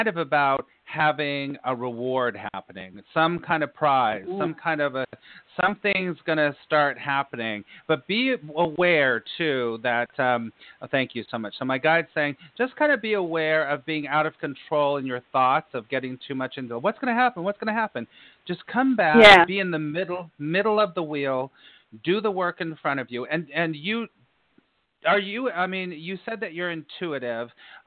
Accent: New York, United States; I'm a New Yorker, too. I live between New York and California.

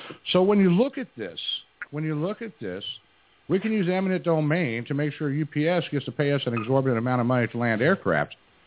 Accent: Oklahoma, United States; And folks, I come from Oklahoma. That's where I grew up.

